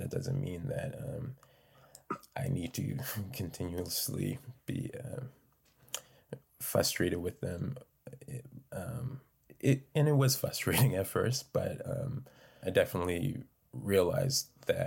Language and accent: English; North Preston, Nova Scotia, Canada; feeling like, oh, I'm from North Preston, so people aren't going to think that I am able to get this job